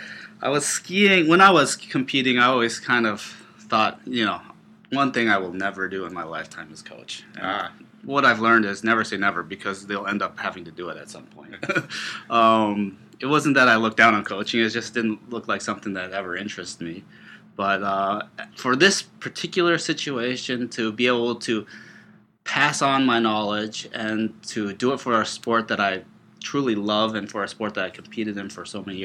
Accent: Busan, South Korea; now in United States; from when I was born, like growing up in Busan, this small port city on the southern tip of Korea, to my adoption, growing up in the United States

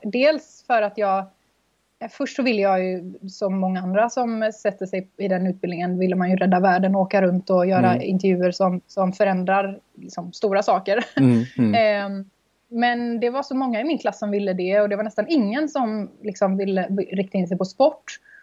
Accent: Gothenburg, Västra Götaland County, Sweden; bestämde mig för att flytta tillbaka till Göteborg då, min hemstad.

